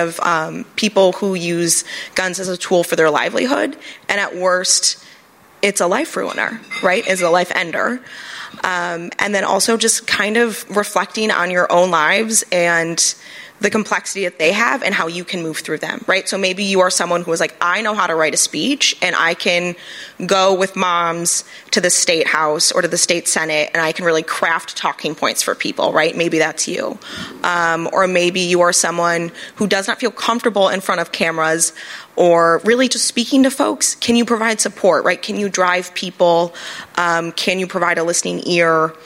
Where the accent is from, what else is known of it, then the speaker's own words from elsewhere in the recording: Michigan, United States; I'm from Michigan. I'm from Northern Michigan. It's very conservative. I'm actually from a Second Amendment county